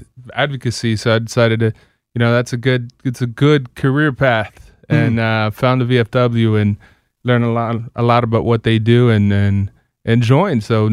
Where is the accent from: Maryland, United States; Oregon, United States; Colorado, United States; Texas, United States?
Maryland, United States; Silver Spring; I'm one of those rare locals, so I grew up here in Silver Spring, Maryland.